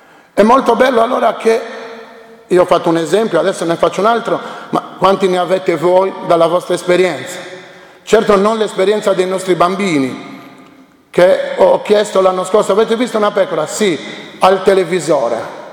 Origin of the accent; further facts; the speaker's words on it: Sardinia, Italy; ma noi siamo sardi